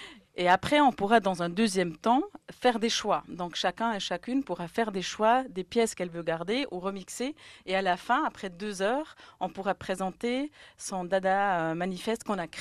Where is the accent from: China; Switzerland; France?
Switzerland; Moi, je suis suisse